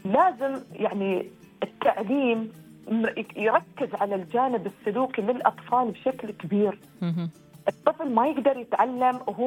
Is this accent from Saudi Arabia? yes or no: no; United Arab Emirates; accent: Emirati; بلهجتنا الإماراتية